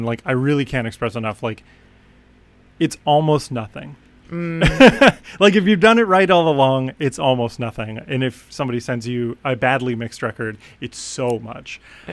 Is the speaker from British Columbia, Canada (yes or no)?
yes; Vernon, British Columbia, Canada; I grew up in Vernon, BC, which is really beautiful, gorgeous place.